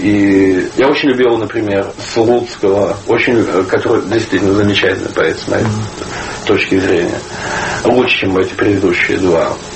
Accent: Russia; Russian is a second language; now in United States; я в конечном счете иностранец в Америке и так далее, потому что английский далеко не мой родной язык. Но здесь и несколько иная традиция, потому что в России мы все-таки все помним

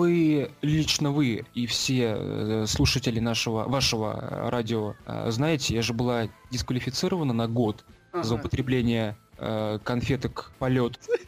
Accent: Sochi, Krasnodar Krai, Russia; born there; я родилась в Сочи. Прекрасный район, прекрасный край.

